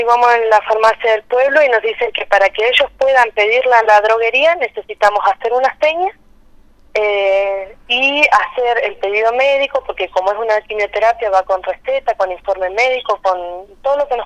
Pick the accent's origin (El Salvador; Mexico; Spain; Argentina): Argentina; Tricao Malal, Neuquén; somos del Tricao Malal, estamos a 500 kilómetros de la capital.